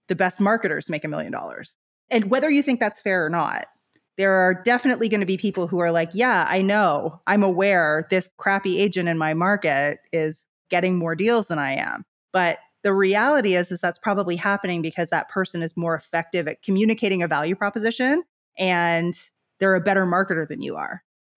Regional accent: Canada; now in Bahamas; I'm actually from Canada. So Americans think I sound like I'm from Minnesota. Canadians don't really know where to place me

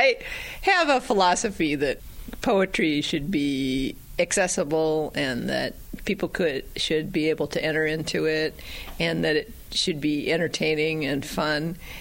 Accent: Manning, Iowa, United States; also born or lived in Carroll, United States / Davenport, United States; now in Ames, United States; I'm from Iowa. I was born in Carroll, Iowa, in Carroll County, and my mother's family homesteaded in Carroll County. I grew up in Manning, and then we moved to Davenport, so I've been on both sides of the state, lived in Iowa City, and now I live in Ames

